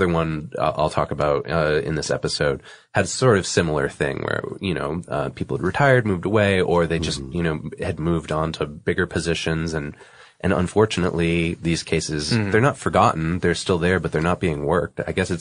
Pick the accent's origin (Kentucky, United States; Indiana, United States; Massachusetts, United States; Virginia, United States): Massachusetts, United States; Boston; because I'm from the Boston area and New Bedford's pretty close to Boston, Massachusetts.